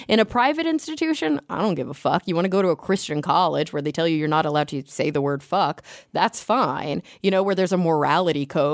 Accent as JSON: {"language": "English", "region": "Texas", "country": "United States", "tie": "born or raised there", "lives_now": "California, United States", "said": "I grew up in Texas, but that's not why."}